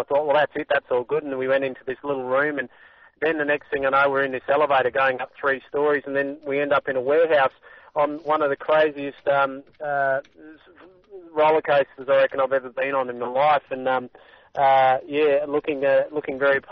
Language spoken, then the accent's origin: English; Mount Gambier, South Australia, Australia; I'm from Mount Gambier originally in South Australia